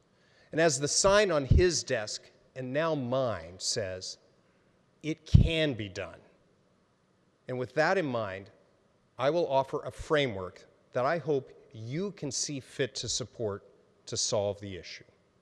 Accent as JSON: {"language": "English", "town": "Hays", "region": "Kansas", "country": "United States", "tie": "born or raised there", "said": "I had the opportunity to visit a public school in my hometown of Hayes."}